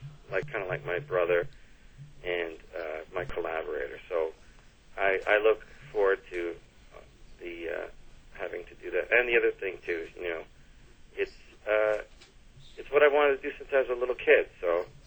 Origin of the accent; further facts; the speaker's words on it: Toronto, Ontario, Canada; I grew up in Toronto.